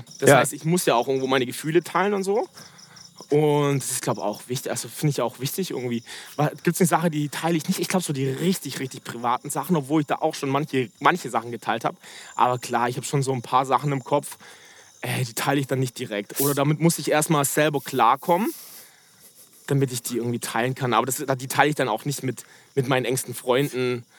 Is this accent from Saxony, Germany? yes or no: no; Ulm, Baden-Württemberg, Germany; ich komme aus Ulm, ich komme aus einem, keine Ahnung, 100-Seelendorf, weißt du?